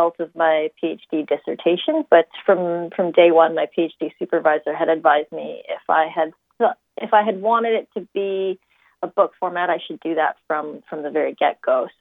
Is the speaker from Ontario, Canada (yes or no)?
no; North Delta, British Columbia, Canada; I grew up in North Delta in Vancouver, BC. That's a heavily South Asian population.